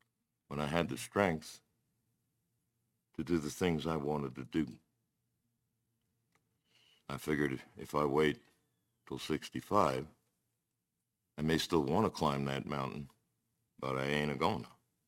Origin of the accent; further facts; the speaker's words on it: Brooklyn, New York, United States; I grew up in Brooklyn, New York. It was in a city that never sleeps, and that's an accurate statement.